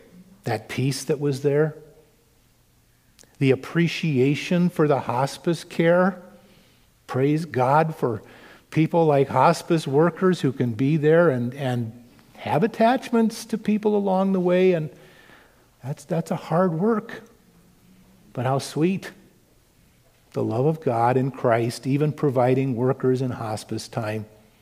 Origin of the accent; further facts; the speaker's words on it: Oregon, United States; Growing up on the Oregon coast, that idea of ships coming into the harbor was very real.